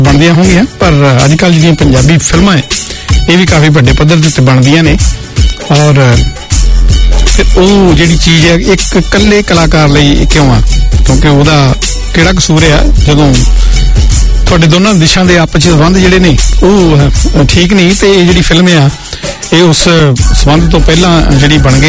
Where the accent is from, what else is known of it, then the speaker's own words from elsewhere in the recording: Punjab, India; ਮੈਂ ਗੁਜਰਾਤ ਦਾ ਨਹੀਂ ਆ ਮੈਂ ਪੰਜਾਬ ਦਾ ਤੇ ਮੈਂ ਪੰਜਾਬੀ ਹੀ ਗੱਲ ਕਰਨੀ ਆ